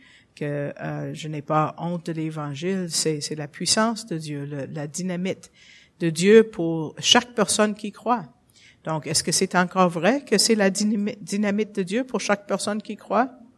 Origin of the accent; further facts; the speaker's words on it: St. Louis, Missouri, United States; born there; French is a second language; Je suis née à Saint-Louis, aux États-Unis. Je suis américaine.